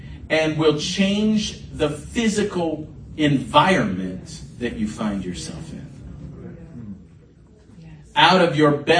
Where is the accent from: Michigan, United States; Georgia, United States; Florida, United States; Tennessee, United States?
Florida, United States; I grew up in Florida. We didn't have rivers. I mean, they have them, but they're slow and shallow and muddy, and they don't flow.